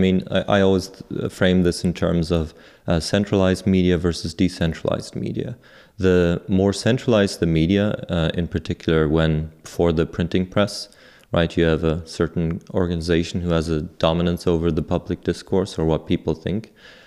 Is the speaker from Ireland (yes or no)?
yes; Ireland; accent: German; I come from Ireland originally